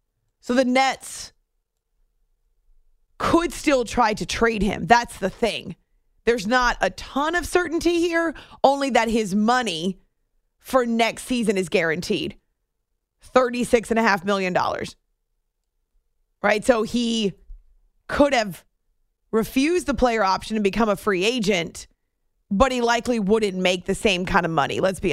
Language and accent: English; Akron, Ohio, United States; I'm from Akron, Ohio. We're all used to the drama.